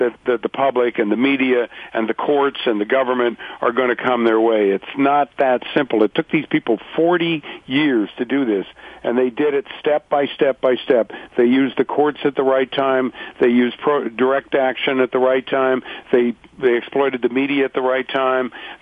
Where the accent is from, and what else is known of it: Canada; born there; also born or lived in United States